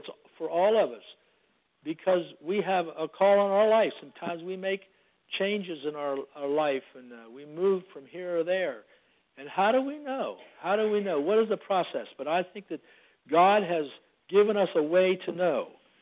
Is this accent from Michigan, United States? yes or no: no; Pennsylvania, United States; now in Maryland, United States; My wife and I grew up in Pennsylvania. We got married in Pennsylvania, and the year after we were married, we were called to Maryland